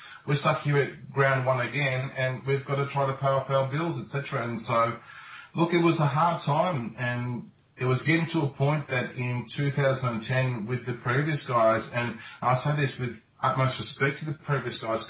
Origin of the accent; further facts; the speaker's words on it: Australia; born there; Silvio was born in Australia like the rest of us were